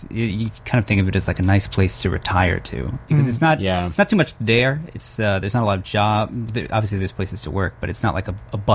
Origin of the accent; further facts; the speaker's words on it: New York, United States; I'm from Long Island.